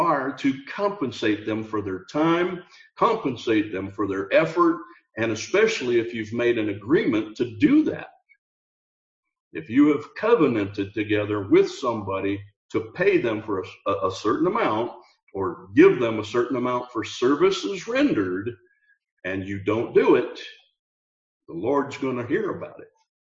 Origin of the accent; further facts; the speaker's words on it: United States; So I tell you, as an American, I know American Christians don't know anything about real persecution.